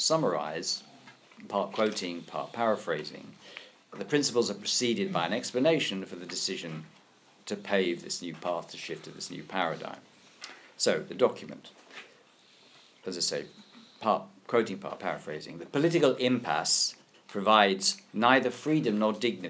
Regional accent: England, United Kingdom; I'm going on to Baltimore in a couple of days' time, back to England.

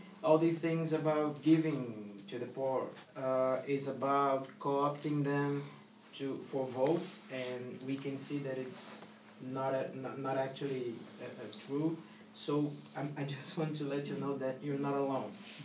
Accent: Brazil; now in United States; I'm not from Germany. The German went to Brazil, so I'm from Brazil.

